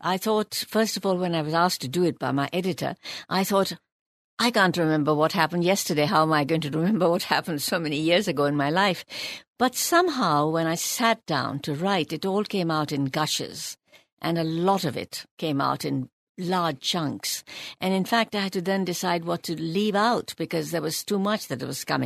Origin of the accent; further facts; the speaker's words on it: Delhi, India; because I was born when India was a colony. And then I lived through the time when India became independent.